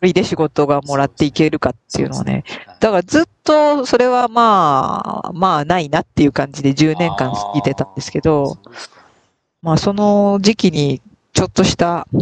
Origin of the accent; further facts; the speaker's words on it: Kansai, Japan; also born or lived in Shimane; 島根で生まれてね、関西でずっと生きてきましたから、